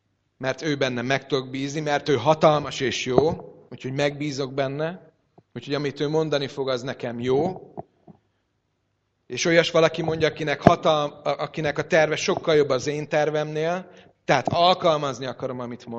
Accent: Budapest, Hungary; now in Szeged, Hungary; Pösti gyerek vagyok, ott nőttem fel, sokat autóztam, annyira jó volt, mikor Szegedre jöttünk, hogy 10 perc alatt el lehet érni bárhová.

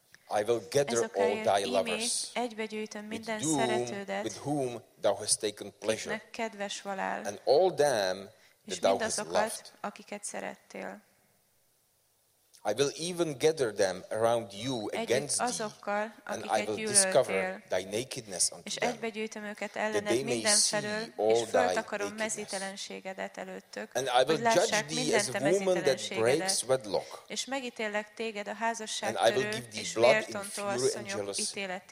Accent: Czechia; now in Belgrade, Serbia; I am originally from Czech Republic, but I serve in Belgrade, Serbia.

